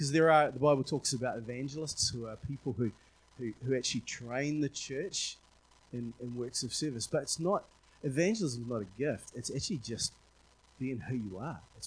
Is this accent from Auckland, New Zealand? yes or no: yes; Auckland, New Zealand; And I'm like, yeah, Auckland, you know, I'm from Auckland.